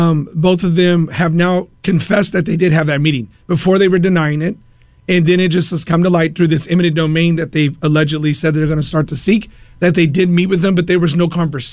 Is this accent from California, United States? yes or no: yes; Stockton, California, United States; now in Fresno, United States; Yes, I'm originally from here, from the San Joaquin Valley. I'm from Stockton, California, and that's where I felt the call of God on my life.